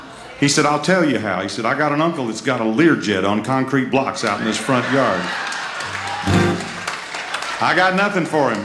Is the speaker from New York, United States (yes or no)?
no; Mississippi, United States; That's something I drove by the whole time I was growing up in Mississippi. People decorate their yards with junk cars in Mississippi.